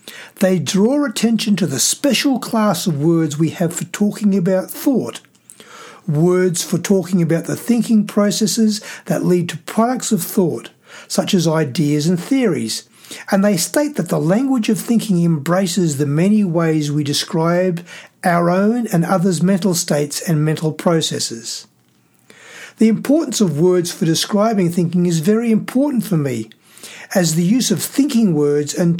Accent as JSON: {"language": "English", "region": "Queensland", "country": "Australia", "also_born_or_lived": "Victoria", "said": "I had moved from Victoria to a new school in my home state of Queensland"}